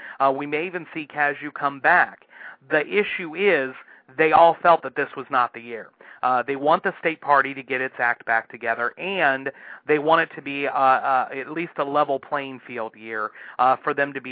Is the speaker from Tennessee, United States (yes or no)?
no; Ohio, United States; now in Louisiana, United States; I mean, I've only been in Louisiana for 10 years. I'm originally from Ohio.